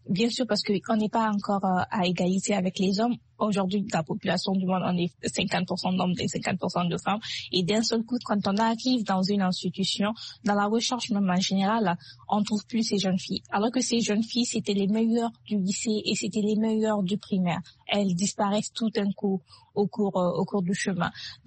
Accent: Zinder, Niger; moved away as an adult; je suis née et j'ai grandi au Niger. J'ai fait mes études au Niger jusqu'au baccalauréat. Et après, j'ai dû quitter le Niger parce que tout simplement dans ma ville, il n'y avait pas d'université. Alors, je viens de Zinder

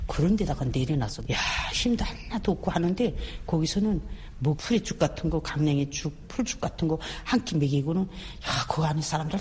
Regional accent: Pyongyang, North Korea; 저는 고향이 평양이에요.

